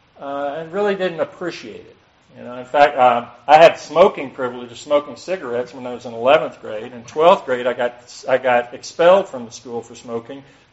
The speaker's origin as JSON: {"language": "English", "town": "Atlanta", "region": "Georgia", "country": "United States", "tie": "born or raised there", "said": "So I was born in Atlanta in Georgia Baptist Hospital back in 1955. I'm 62 years old. Get all the stats out of the way. I'm one of those rare natives"}